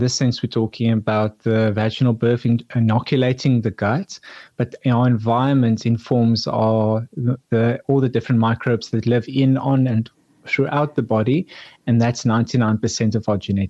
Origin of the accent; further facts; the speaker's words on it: George, Western Cape, South Africa; born there; where I was born here in George